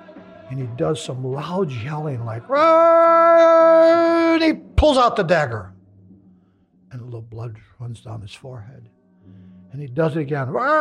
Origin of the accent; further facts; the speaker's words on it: the South, United States; that was part of the ritual of growing up in the South.